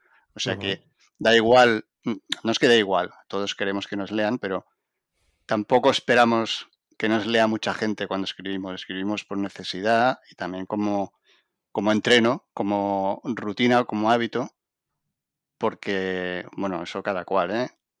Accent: Cornellà de Llobregat, Catalonia, Spain; Soy de Cornellá, así que... No es una excusa, pero sí que es el background que se dice ahora.

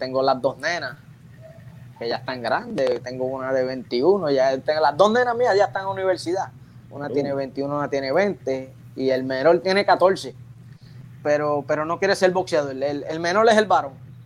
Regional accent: Ponce, Puerto Rico; cuando entras a Ponce, ese primer residencial que tú ves ahí a mano derecha, de ahí soy yo, de Residencial Pampa

